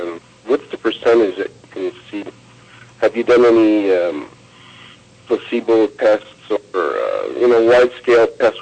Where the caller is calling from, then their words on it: Montreal, Quebec, Canada; I'm calling from Montreal.